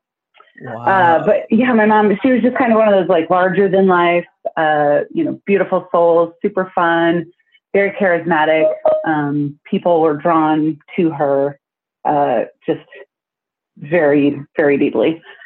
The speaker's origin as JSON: {"language": "English", "region": "Iowa", "country": "United States", "tie": "born or raised there", "said": "But she's most active at my old house where I grew up in Iowa."}